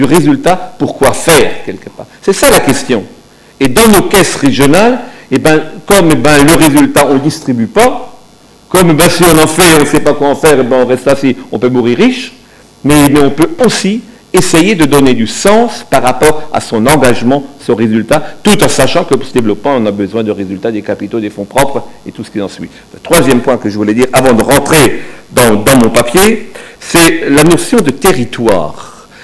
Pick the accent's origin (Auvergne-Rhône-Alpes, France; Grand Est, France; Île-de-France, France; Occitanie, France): Grand Est, France; parce que moi aussi je suis alsacien comme toi.